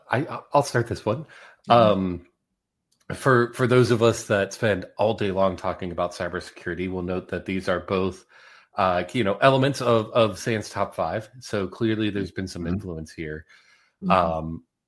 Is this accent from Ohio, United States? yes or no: yes; Ohio, United States; and even my home state, Ohio